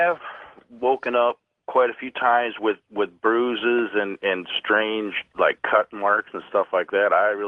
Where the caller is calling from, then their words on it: Fremont, Ohio, United States; I'm calling from Fremont, Ohio.